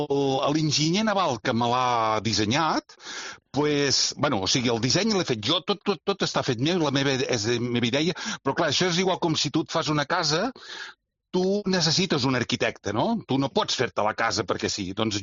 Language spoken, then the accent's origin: Catalan; Catalonia, Spain; sempre jo sóc de la zona aquesta del nord de Cap de Creus, o sigui, sóc de l'Alt Empordà.